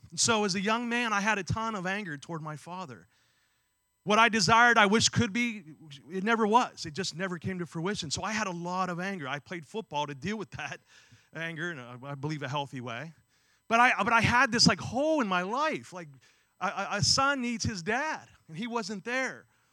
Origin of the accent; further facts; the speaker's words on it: Beaver Falls, Pennsylvania, United States; growing up from that I grew up in Beaver Falls, it was very much similar to this area.